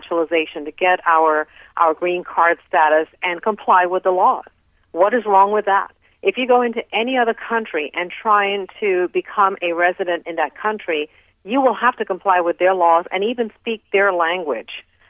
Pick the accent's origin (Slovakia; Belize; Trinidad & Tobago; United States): Trinidad & Tobago; born there; moved away; I was born in Trinidad, and my parents migrated along with me to this country.